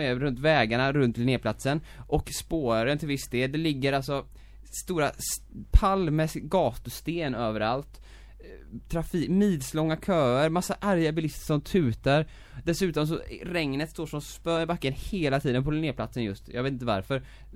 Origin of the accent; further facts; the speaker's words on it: Gothenburg, Västra Götaland County, Sweden; Det heter Bellevue skulle jag säga som göteborgare.